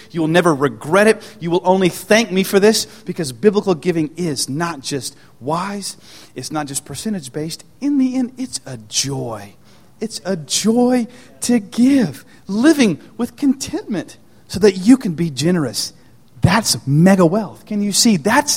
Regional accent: United States; and I'm really happy because I'm an American, and I have stuff.

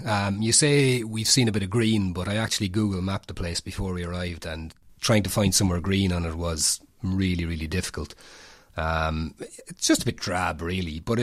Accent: Portlaoise, County Laois, Ireland; I'm from Port Leash, so I'm not going to say anything.

